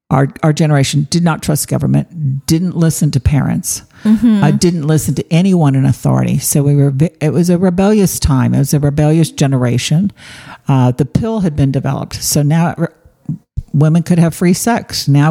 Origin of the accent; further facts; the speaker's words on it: Texas, United States; also born or lived in Austin; Actually, I was born in Austin, Texas, but moved away, grew up in another Texas city until I went back to college there when I was 17.